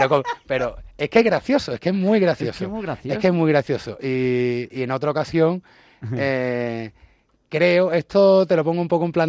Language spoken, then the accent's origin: Spanish; Spain; ¿De dónde eres? ¿De España? Primera pregunta. ¿Madrid o Barcelona? No, mira, yo ninguno. Ah, bueno, pero ¿y dónde vive? Yo he vivido todo durante los últimos 10 años en Cádiz.